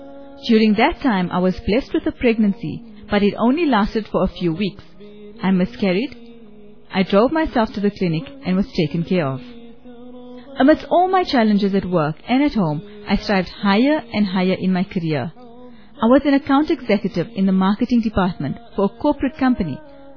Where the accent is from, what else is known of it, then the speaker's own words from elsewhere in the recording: Durban, KwaZulu-Natal, South Africa; born there; now in Johannesburg, South Africa; I was born in Durban. I've come a long way to Johannesburg.